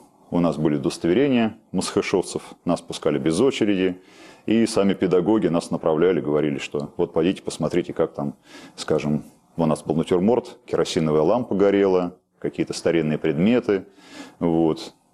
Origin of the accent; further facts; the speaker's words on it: Moscow, Russia; Родился и вырос в Москве.